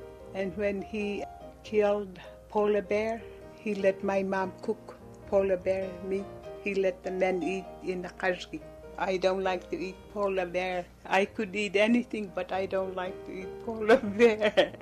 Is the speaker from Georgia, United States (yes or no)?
no; Wales, Alaska, United States; I was raised in Wales. Old village, there's a dome, and there used to be old Khajgi.